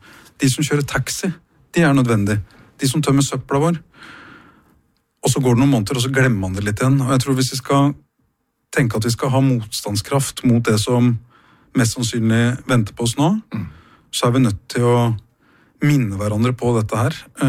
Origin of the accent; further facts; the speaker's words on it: Bærum, Akershus, Norway; Nei, altså der ute hvor jeg vokste opp på Kolsås, så opplevde vi jo tidlig